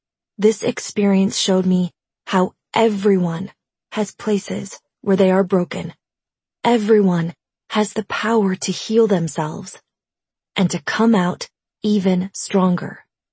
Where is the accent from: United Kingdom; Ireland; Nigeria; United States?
United States; New York City, New York; also born or lived in San Diego; "Hi, guys. … I'm from New York City, by way of San Diego," I started.